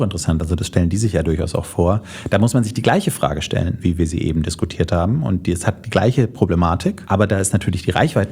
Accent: Hamburg, Germany; ich bin Hamburger

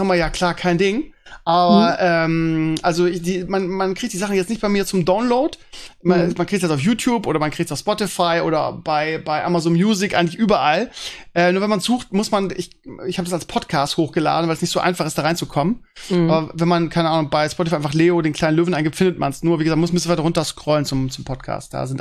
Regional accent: Northern Germany, Germany; ich kann aber als Norddeutscher überhaupt nichts mit anfangen

